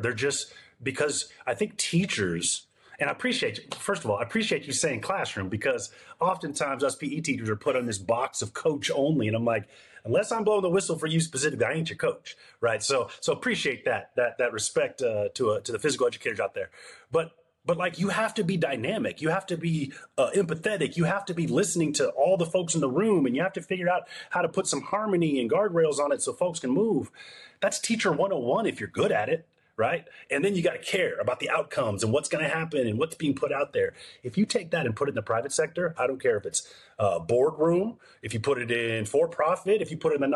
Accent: Pacific Northwest, United States; now in San Diego, United States; I grew up in the Pacific Northwest, man. But I live down here in San Diego

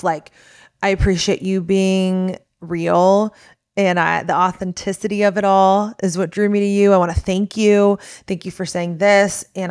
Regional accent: Newark, Ohio, United States; And yet they raised me in, when I tell you Hillbilly, Ohio, I'm from Newark, Ohio. Do y'all know where that's from? Probably not. But it is a world of its own.

